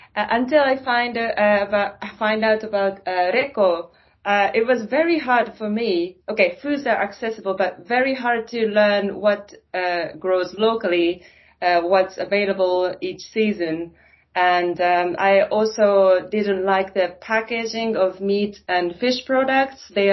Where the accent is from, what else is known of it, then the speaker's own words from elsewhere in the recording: Japan; English is a second language; now in Finland; I'm from Japan originally